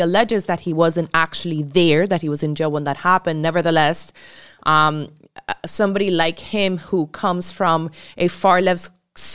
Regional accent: Colombia; who's committed some of the worst crimes in our country, in my home country.

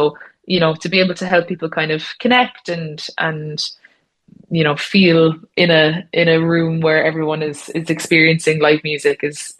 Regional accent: Ireland; which we as Irish people are not all that used to in Ireland.

